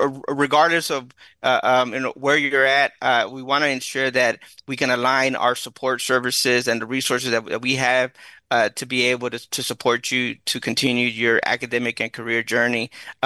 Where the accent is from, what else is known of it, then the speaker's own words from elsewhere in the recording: Dallas, Texas, United States; I'm from West Dallas.